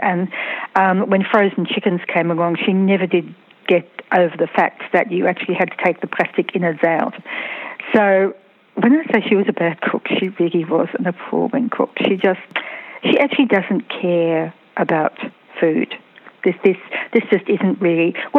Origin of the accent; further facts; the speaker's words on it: Brisbane, Queensland, Australia; now I grew up outside Brisbane, Sydney was at least a two-day drive away.